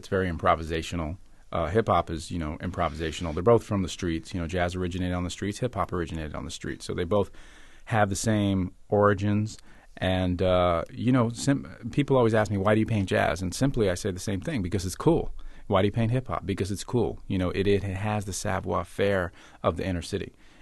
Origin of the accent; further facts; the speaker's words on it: New York City, New York, United States; which is much like my experience growing up in Harlem.